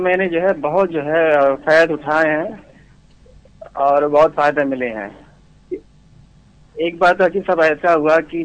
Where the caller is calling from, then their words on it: Sant Kabir Nagar, Uttar Pradesh, India; میں کبیر نگر سے بول رہا ہوں.